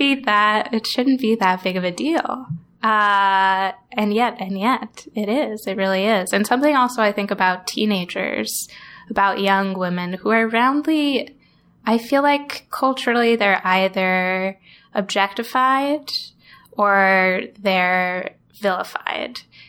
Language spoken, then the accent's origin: English; Nevada, United States; And I grew up in Nevada.